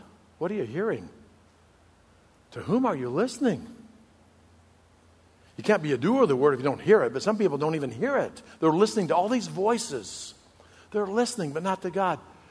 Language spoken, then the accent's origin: English; Eureka, Illinois, United States; I grew up in Eureka, Illinois. That was pretty small. But we were the big city.